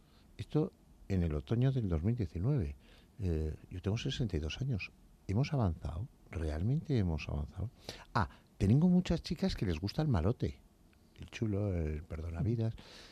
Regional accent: Pamplona, Navarre, Spain; grupos de manadas que empezaron en mi tierra, en Pamplona

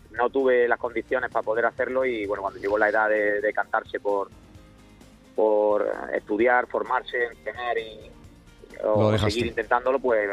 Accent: Córdoba, Andalusia, Spain; nos hemos criado en Córdoba y ahí fue donde nos sentimos, y la verdad que toda mi familia es íntegramente de Córdoba.

